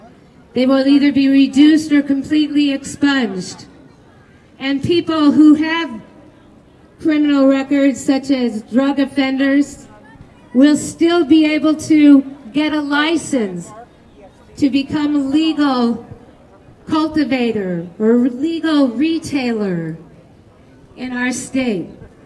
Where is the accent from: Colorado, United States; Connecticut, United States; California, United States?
California, United States; I come from California, where I'm happy to tell you that we are finishing up a petition drive right now